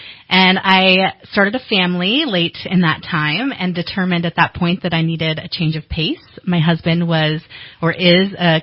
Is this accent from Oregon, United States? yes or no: yes; Oregon, United States; Well, I am originally from Oregon, and I got my bachelor's degree at the University of Oregon.